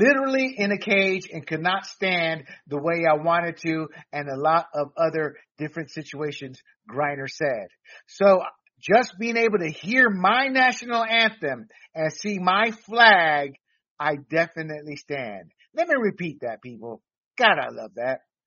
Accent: the South, United States; And I'm sorry, I grew up in the South.

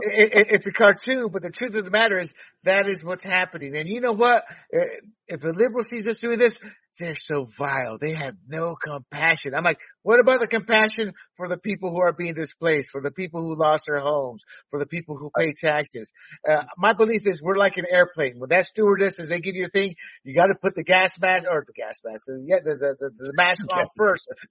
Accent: the South, United States; On a serious note, I come from the South. And I do have political discussions.

